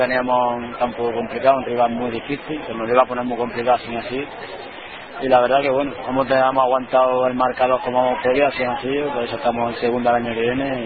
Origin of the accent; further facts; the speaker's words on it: Granada, Andalusia, Spain; sobre todo para lo que somos ahí los granadinos